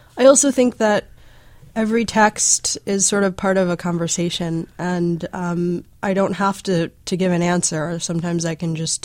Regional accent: South Africa; this is a lot of my experience growing up in South Africa

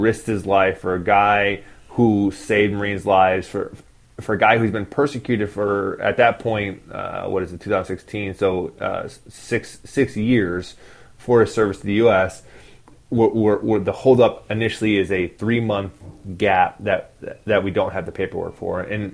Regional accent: Chicago, Illinois, United States; Senator Durbin, I'm from Chicago.

